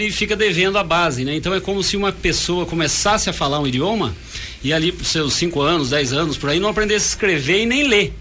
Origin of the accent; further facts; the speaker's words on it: Minas Gerais, Brazil; É como eu sou mineiro, por exemplo